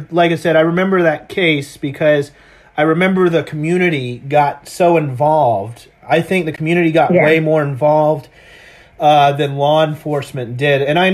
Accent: Live Oak, Florida, United States; also born or lived in Lake City; But I grew up in Live Oak, lived in Lake City for X number of years, and I just remember that.

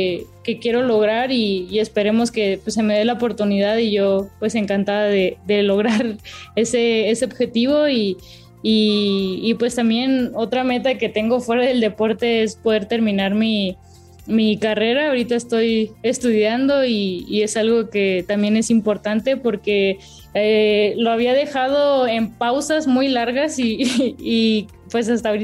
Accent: Los Cabos, Baja California Sur, Mexico; poder hacer una escuelita allá en Los Cabos, de donde soy, regresar a, pues ahora sí que a mi ranchito

